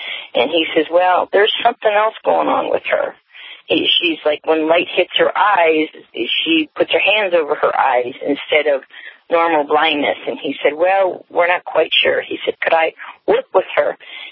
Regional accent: Harrisburg, Pennsylvania, United States; born there; I was born in the Harrisburg, Pennsylvania area to a Native father and to a woman from Wales.

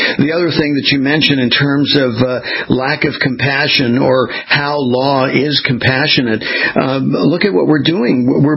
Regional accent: California, United States; I was born and raised in California.

